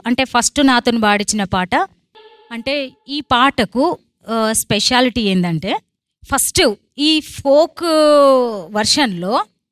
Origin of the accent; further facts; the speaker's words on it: Hanamkonda, Telangana, India; నాది తెలంగాణనే, అన్మకొండనే, అన్న పక్కిళ్ళే.